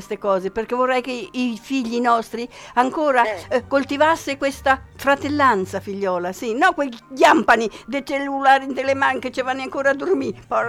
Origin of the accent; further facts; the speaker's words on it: Jesi, Marche, Italy; Beh, anche Iesi, ci ho vissuto la mia infanzia a Iesi, c'è una carezza per tutti gli isini.